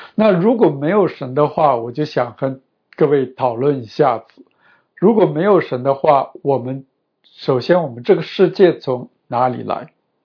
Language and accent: Chinese; China; 我们在中国长大的都看过